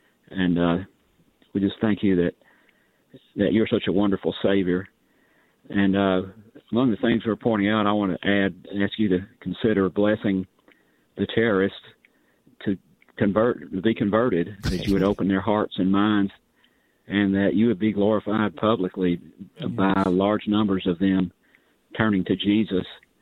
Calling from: Georgia, United States; Just across the state line from Chattanooga.

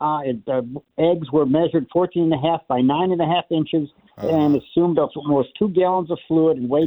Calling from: Frankston, Texas, United States; I'm calling from the big city of Frankston, Texas.

